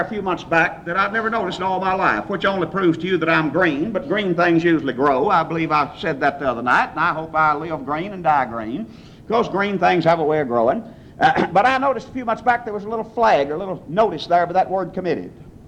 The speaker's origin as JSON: {"language": "English", "region": "Texas", "country": "United States", "accent": "Texan", "said": "I speak a version of it known as bad Texan"}